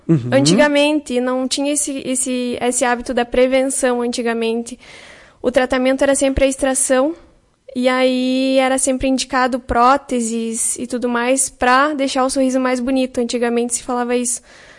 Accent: Caseiros, Rio Grande do Sul, Brazil; Eu sou natural de Caseiros, uhum.

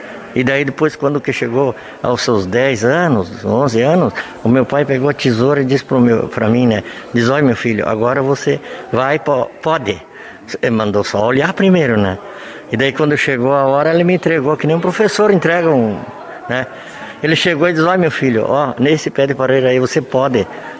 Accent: Casca, Rio Grande do Sul, Brazil; Na verdade, eu quando emigrei lá de Casca, onde eu me criei, eu plantei uns 30 pés de parreira lá

